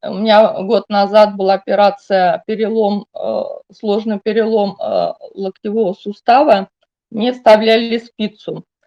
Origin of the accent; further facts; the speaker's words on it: Moscow, Russia; я из Москвы.